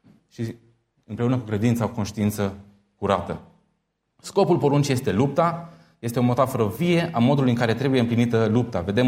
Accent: Arad, Arad County, Romania; pentru că eu sunt arădean, călătoream de la Arad la Oradea, unde sunt student

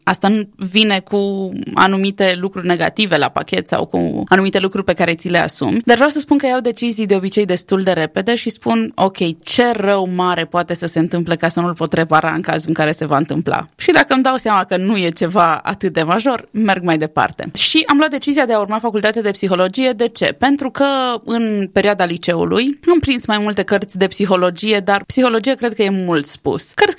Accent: Moldova Nouă, Caraș-Severin, Romania; now in Timișoara, Romania; deși amândoi suntem deloc din Moldova Nouă

